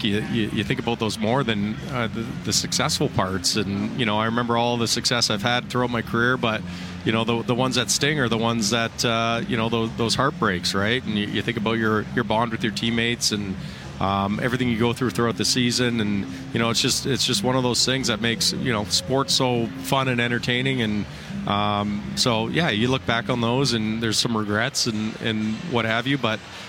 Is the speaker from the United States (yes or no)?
no; Victoria, British Columbia, Canada; growing up in Victoria, BC that never thought would be possible.